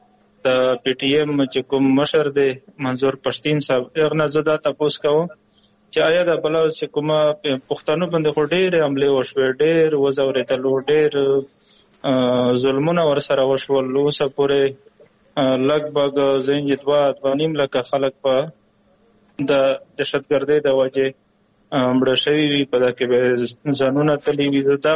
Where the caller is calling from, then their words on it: Bannu, Khyber Pakhtunkhwa, Pakistan; خبرې کوم ضلع بنو نه.